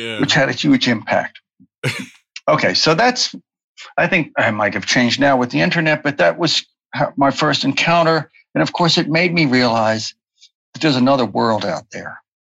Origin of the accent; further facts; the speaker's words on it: Baltimore, Maryland, United States; And no, I grew up in Baltimore, in the suburbs of Baltimore.